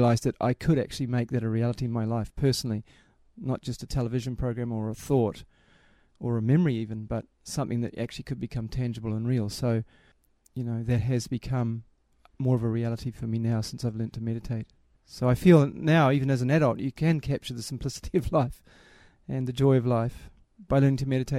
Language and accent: English; New Zealand; I'm from New Zealand. I'm a member of the Sri Chinmoy Centre in Auckland, and I'm 47 years old. I've been a member of the Sri Chinmoy Centre since 1984.